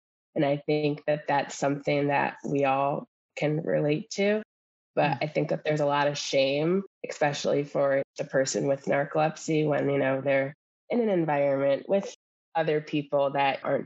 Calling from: Rye Brook, New York, United States; I'm joining from Rybrook, New York. That's right outside New York City.

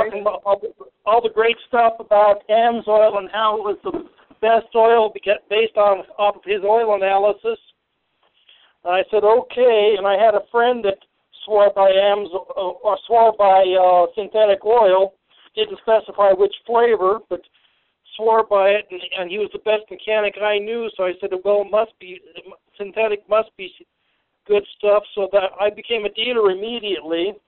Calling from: Denver, Colorado, United States; I'm in Denver.

